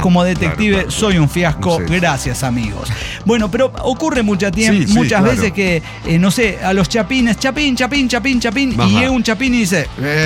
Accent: Ciudad Juárez, Chihuahua, Mexico; now in Guadalajara, Mexico; soy un cuate provincia, vengo de Juárez.

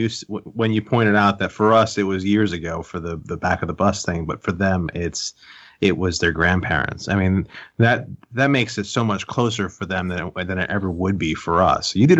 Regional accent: Panama; now in United States; I'm originally from the Republic of Panama. And growing up in Panama, I mean, granted, I have pale skin. I have light eyes.

